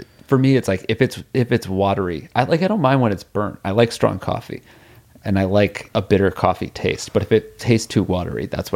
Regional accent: New Haven, Connecticut, United States; And it is kind of a Connecticut thing, but like where we grew up in New Haven, you're a little bit, I felt more aligned with New York City than Boston

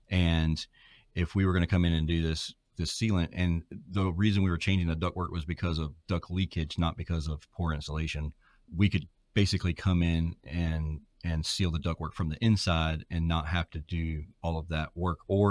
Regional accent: Georgia, United States; Yeah, I'm from South Georgia, so I don't know that my accent.

